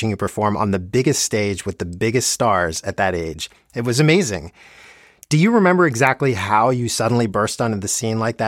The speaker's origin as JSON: {"language": "English", "region": "New Jersey", "country": "United States", "tie": "born or raised there", "said": "So I grew up in North Jersey"}